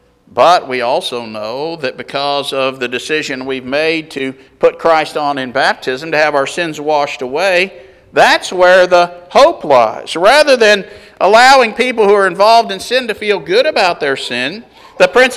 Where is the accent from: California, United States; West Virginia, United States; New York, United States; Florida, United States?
West Virginia, United States; Chester; when I was growing up on Virginia Avenue in Chester, West Virginia, there were those people who moved in across the street from us